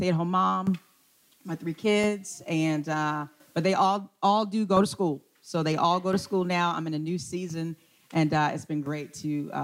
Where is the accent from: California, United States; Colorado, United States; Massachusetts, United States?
Massachusetts, United States; Brockton; now in Brooklyn, United States; I'm actually originally from Brockton. But I credit Brooklyn now. But from Brockton, right outside of Boston.